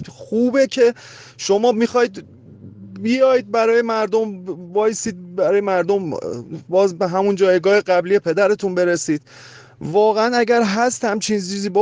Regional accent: Iran; من فقط به عنوان یه ایرانی، یک نفر از این 80 میلیون نفر

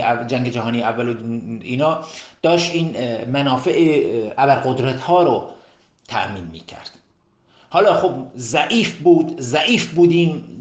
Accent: Iran; همه ما همه ایرانی هستیم.

